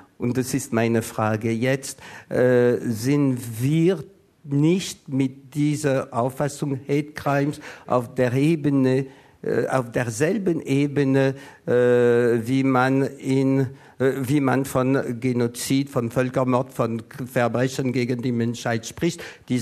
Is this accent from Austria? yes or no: no; France; German is a second language; ich komme aus Frankreich.